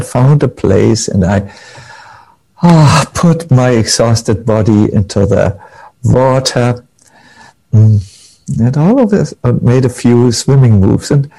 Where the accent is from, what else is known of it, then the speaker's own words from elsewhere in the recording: Fehmarn, Schleswig-Holstein, Germany; also born or lived in Hamburg; I come from an island also. I was born in Hamburg, but I grew up for the first part of my life on this beautiful ocean-girded island called Fehmarn.